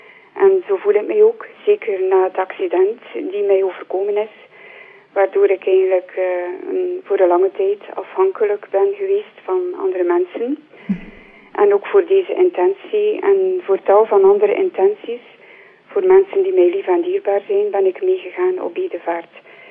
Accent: Zevenzeelen, Flanders, Belgium; ik ben afkomstig van Zevenzeelen.

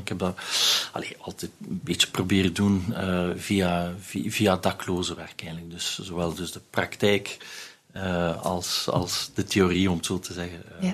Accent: Belgium; Ik denk als Belg spelen talen daar een enorm belangrijke rol

